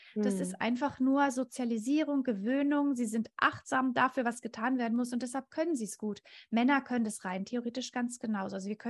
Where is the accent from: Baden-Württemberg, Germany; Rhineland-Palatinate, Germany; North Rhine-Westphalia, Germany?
Baden-Württemberg, Germany; Ludwigsburg; ich komme aus Ludwigsburg, das ist bei Stuttgart und ich lebe hier mit meinem Mann und unseren drei Kindern.